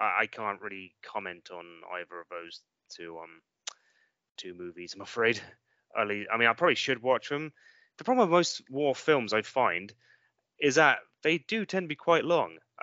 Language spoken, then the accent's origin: English; England, United Kingdom; it might seem kind of weird that being an Englishman that I am, I really like Braveheart so much.